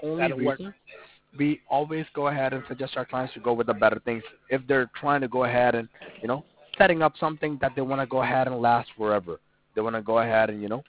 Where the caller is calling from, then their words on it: California, United States; I'm calling from California.